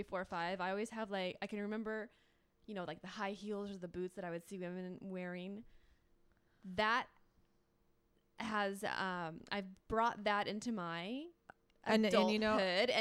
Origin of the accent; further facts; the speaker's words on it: Riverside, California, United States; Well, I grew up in Riverside, California, about an hour outside of Los Angeles.